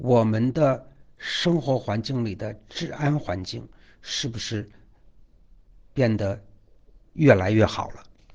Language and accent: Chinese; Northeast China, China; 那我在东北长大，对吧？然后呢，民风凶悍